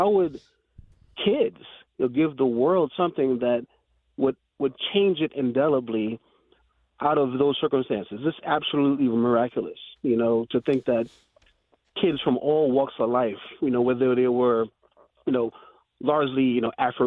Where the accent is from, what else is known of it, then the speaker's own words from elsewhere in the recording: Brooklyn, New York, United States; So I was raised in Brooklyn, East New York, Brooklyn, which is kind of the border between Brooklyn and Queens.